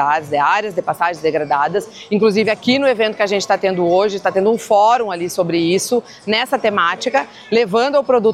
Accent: Rio Grande do Sul, Brazil; para mim, me enche de orgulho porque sou gaúcha

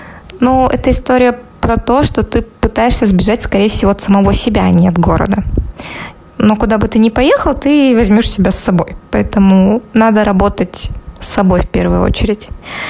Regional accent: Pavlodar, Pavlodar Region, Kazakhstan; Поскольку я себя помню, я всегда хотела из Павлодара уехать, потому что регион, маленький город и вообще.

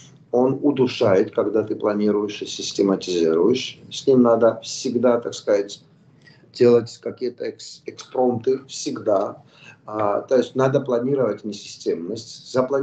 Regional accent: Georgia; now in Ukraine; Но в Грузии у нас свои сложности.

